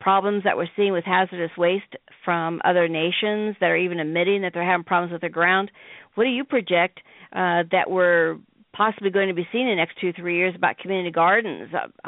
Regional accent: Midwest, United States; And, of course, I know I'm from the Midwest.

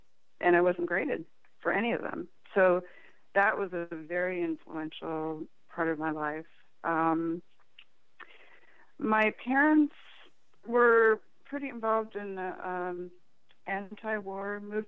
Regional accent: Seattle, Washington, United States; born there; also born or lived in Iowa; I was born in Seattle, Washington. My grandfather was in the Army, so I was born at Fort Lawton Army Hospital in Seattle.

